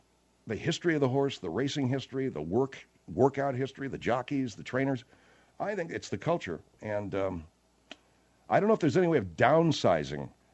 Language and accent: English; Arcadia, California, United States; And in my little town of Arcadia, up in the San Gabriel Mountains, we had the, not only do we have Santa Anita, but we had the Turf